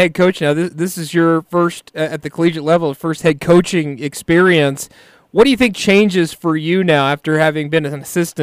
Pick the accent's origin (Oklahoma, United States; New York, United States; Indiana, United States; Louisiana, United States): Oklahoma, United States; Pryor; You know, as an Oklahoma native, I'm from Pryor up in the northeastern corner.